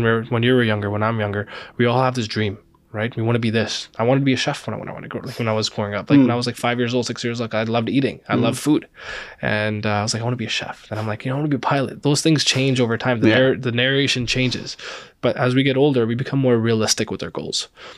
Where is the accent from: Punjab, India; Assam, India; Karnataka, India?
Punjab, India; Amritsar; now in Canada; I came to Canada as an immigrant, a proud immigrant, Punjabi, mm-hmm. born and raised in Amritsar.